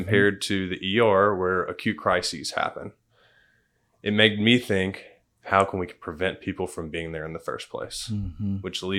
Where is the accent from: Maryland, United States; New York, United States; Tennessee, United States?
Tennessee, United States; Jackson; I grew up in Jackson, Tennessee, mm-hmm. 2 hours from here. I grew up in a physician home.